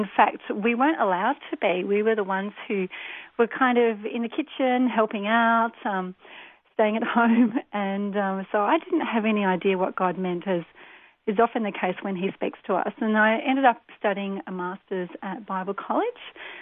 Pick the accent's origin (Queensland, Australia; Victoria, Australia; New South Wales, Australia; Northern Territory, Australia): Victoria, Australia; Melbourne; Beautiful Melbourne.